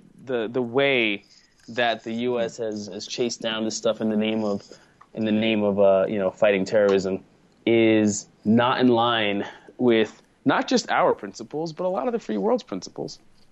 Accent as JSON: {"language": "English", "country": "United States", "said": "I'm going to say our because we're all American"}